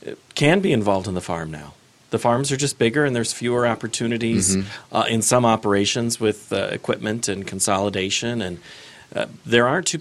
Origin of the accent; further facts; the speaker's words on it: Jessup, Iowa, United States; Jessup, Iowa, east of Waterloo. And Jessup's within 20 minutes of Waterloo.